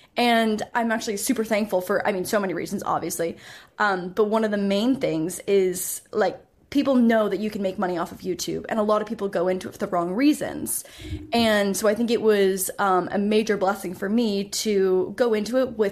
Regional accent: Canada; So I'm Canadian. So I was in Toronto for university

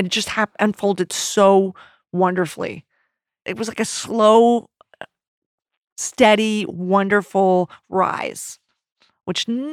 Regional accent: Philadelphia, Pennsylvania, United States; But I mean, growing up in Philadelphia, Scranton was a joke.

